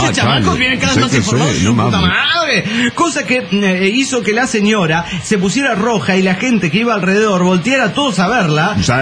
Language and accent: Spanish; Guadalajara, Jalisco, Mexico; Soy la nana de Guadalajara, Jalisco